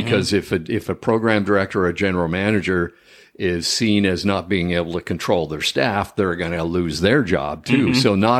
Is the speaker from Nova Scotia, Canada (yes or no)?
yes; Nova Scotia, Canada; accent: Cape Breton; So anyway, I managed to lose my Cape Breton accent out west, but, you know, I still had the Canadian accent.